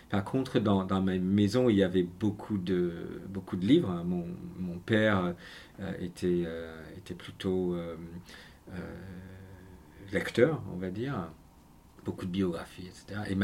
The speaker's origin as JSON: {"language": "French", "town": "Montreal", "region": "Quebec", "country": "Canada", "tie": "born or raised there", "second_language": "French", "said": "Je suis né à Montréal et grandi dans un milieu, on va dire, dans une province bilingue, même si j'étais dans ce qu'on appelle la communauté anglophone et ne parlais pas couramment le français à la maison du tout."}